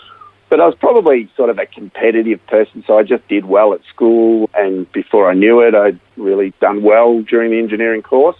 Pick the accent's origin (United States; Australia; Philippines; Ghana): Australia; Melbourne, Victoria; So I was born right here in Melbourne and raised in a Christian family to Dutch migrant parents.